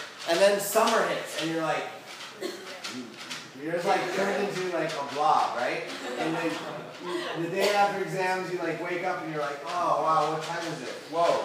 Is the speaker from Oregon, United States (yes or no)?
yes; Oregon, United States; Oregon was actually super special because I grew up in Oregon, if you didn't know.